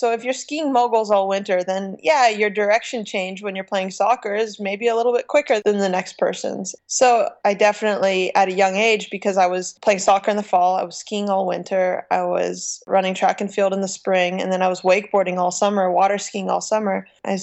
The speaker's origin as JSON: {"language": "English", "region": "Pennsylvania", "country": "United States", "tie": "born or raised there", "said": "Yes, I grew up in Pennsylvania."}